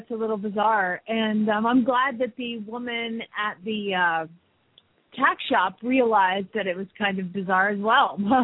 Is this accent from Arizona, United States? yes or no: yes; Phoenix, Arizona, United States; from Phoenix, Arizona